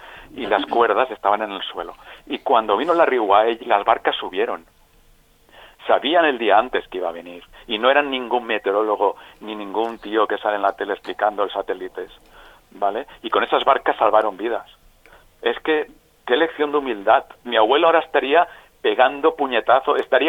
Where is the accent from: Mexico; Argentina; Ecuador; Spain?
Spain; Catarroja, Valencian Community; por rescatar personas desde el Port de Catarroja, que somos gente de la Albufera.